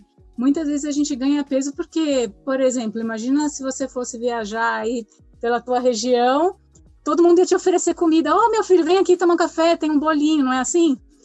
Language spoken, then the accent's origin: Portuguese; São Paulo, Brazil; also born or lived in Bauru; Bom, eu nasci em São Paulo, capital, estudei no interior de São Paulo, mas a minha vida até os 33 anos foi São Paulo, capital.